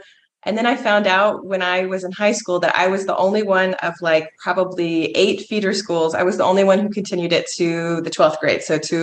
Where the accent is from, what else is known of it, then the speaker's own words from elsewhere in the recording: Southern United States, United States; now in Austria; And I'm from the South, so I'm also from a place where, kind of like Austria, the accent is different from other speakers of the language.